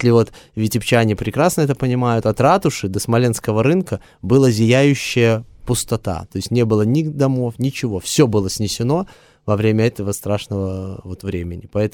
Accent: Vitebsk, Vitebsk Region, Belarus; Я коренной витебчанин.

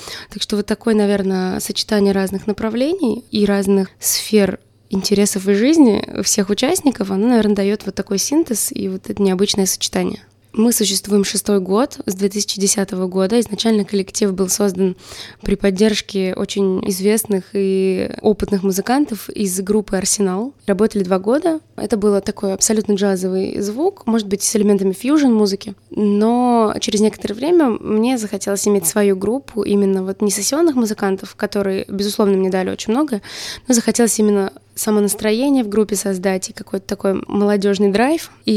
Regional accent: Moscow, Russia; помимо Москвы, мы из Москвы

